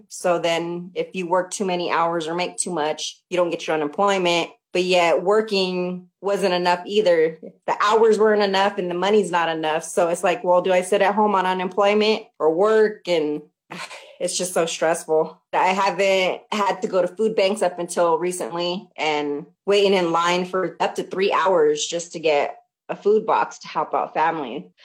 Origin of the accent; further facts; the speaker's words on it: Greeley, Colorado, United States; born or raised there